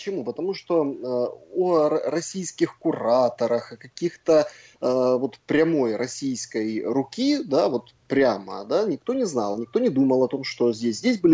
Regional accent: Lysychansk, Luhansk Oblast, Ukraine; я просто родом из Лисичанска, там достаточно долго прожил, там до своей какой-то определенного выбора профессии, учился в школе, родился, в общем, крестился, все это было в Лисичанске у меня

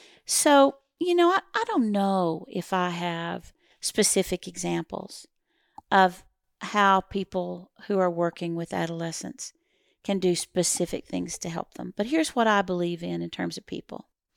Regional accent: Texas, United States; we're from Texas, right?

